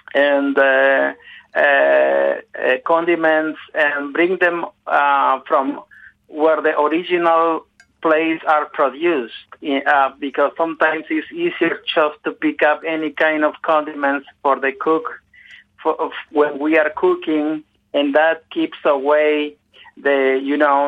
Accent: Mexico; English is a second language; I'm from Mexico, and one of the challenges as Latin Americans have

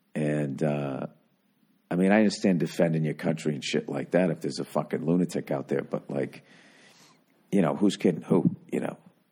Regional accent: United States; because I'm speaking English, people just look at you like, oh, there's a fucking American.

